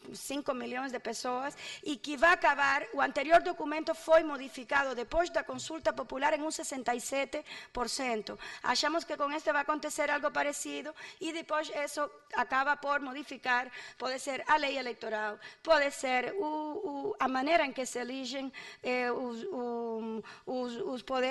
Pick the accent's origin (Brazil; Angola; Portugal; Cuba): Cuba; Portuguese is a second language; Eu sou cubana, muitas pessoas que estão aqui já foram a Cuba.